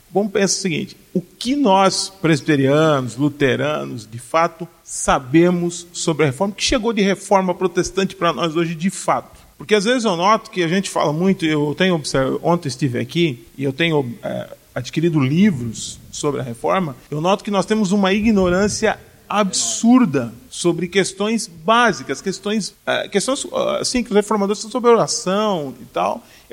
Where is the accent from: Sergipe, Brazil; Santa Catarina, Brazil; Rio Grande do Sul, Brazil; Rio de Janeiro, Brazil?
Santa Catarina, Brazil; Joinville; Boa tarde. Eu sou aqui de Joinville.